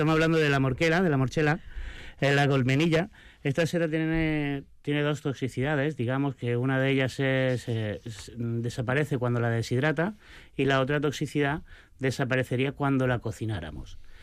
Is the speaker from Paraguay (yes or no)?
no; Almería, Andalusia, Spain; yo soy de Almería y yo me formé principalmente en Sierra Nevada, en la Sierra de Cazorla